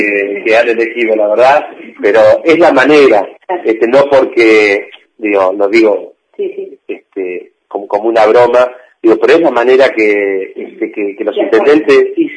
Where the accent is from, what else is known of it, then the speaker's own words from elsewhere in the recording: Azul, Buenos Aires Province, Argentina; yo soy de Azul